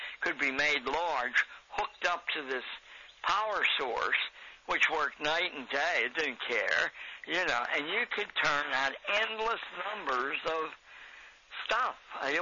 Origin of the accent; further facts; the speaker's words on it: Pennsylvania, United States; I'm from Pennsylvania, and I've known a number of Amish people, quite intelligent.